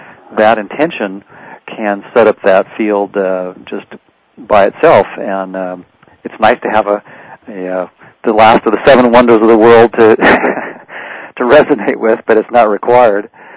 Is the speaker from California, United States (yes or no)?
yes; Livermore, California, United States; I devoured everything I could find in the local library where I grew up in Livermore, California, and then went off to school to UC Davis